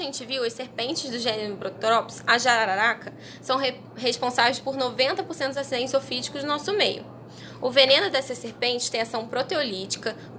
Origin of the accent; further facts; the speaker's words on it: São Paulo, Brazil; Eu, inclusive, sou aqui de São Paulo